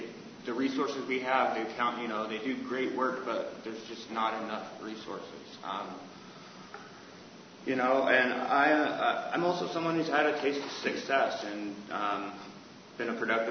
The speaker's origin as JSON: {"language": "English", "region": "Alaska", "country": "United States", "tie": "born or raised there", "said": "I was born and raised in Alaska to a middle-class family. My dad was a cop. My mom was a nurse. And over the years, I've lived everywhere in the state, from Barrow to Ketchikan, big cities to Bush."}